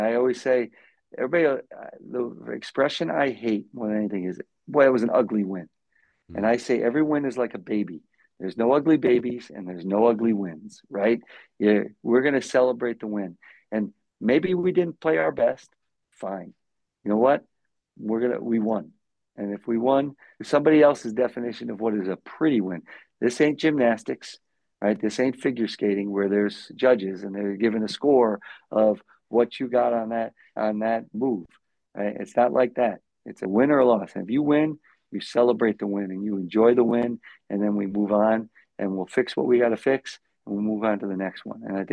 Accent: Connecticut, United States; now in Buffalo, United States; I've lived here longer than I lived anywhere else. I grew up in Connecticut. I went to college about an hour and a half south of Buffalo at St. Bonaventure.

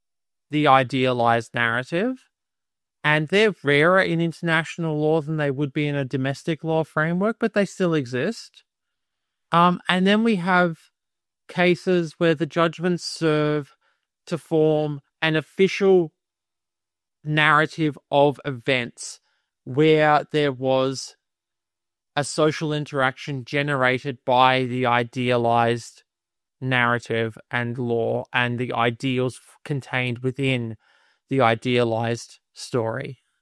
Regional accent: Australia; but I'm being an Australian who, you know, has a soft spot for Michael Kirby.

